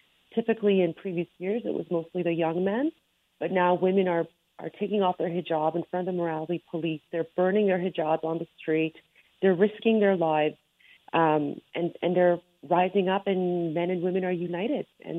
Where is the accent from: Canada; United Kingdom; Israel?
Canada; I'm so proud of living in Canada and being Canadian. I mean, my parents immigrated here because they wanted to raise their daughters in a free and democratic society.